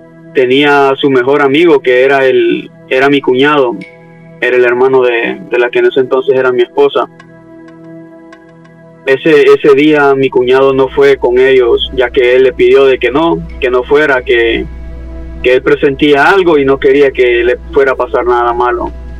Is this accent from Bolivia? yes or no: no; Honduras; moved away; cuando aún estaba en mi país, en Honduras.